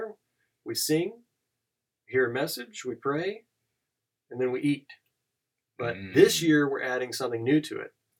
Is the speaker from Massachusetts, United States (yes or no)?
no; Kansas, United States; now in Pennsylvania, United States; I think when I moved to Pennsylvania from Kansas, I'm from Kansas, everyone.